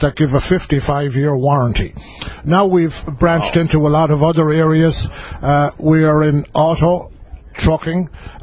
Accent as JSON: {"language": "English", "country": "Ireland", "said": "Yeah, I'm from Ireland."}